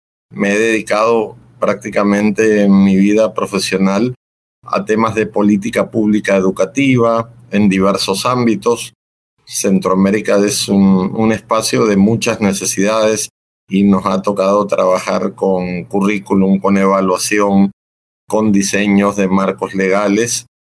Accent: Uruguay; born there; moved away as an adult; also born or lived in Venezuela; Bueno, yo nací en Uruguay. Soy uruguayo de nacimiento. Luego viajé a Venezuela a estudiar, allá por el año 83. Ahí me formé en filosofía

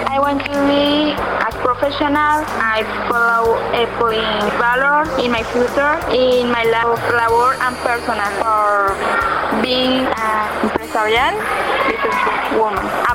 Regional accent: Bucaramanga, Santander, Colombia; born there; English is a second language; I was born in Bucaramanga, Colombia. I live with my mom and my two sisters.

